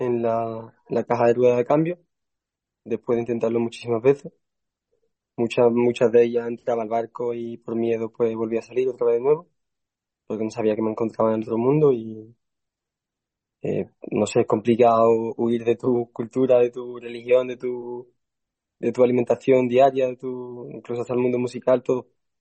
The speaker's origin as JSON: {"language": "Spanish", "country": "Morocco", "said": "Pero cuando he tenido que compartir espacio con, siendo solo el marroquí, ahí sí lo he tenido un poquito más complicado"}